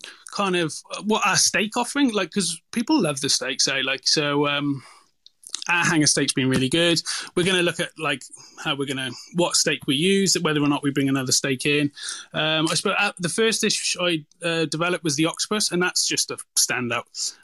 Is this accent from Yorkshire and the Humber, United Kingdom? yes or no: no; Wales, United Kingdom; now in Australia; I grew up in Wales, actually, so I'm half English, half Welsh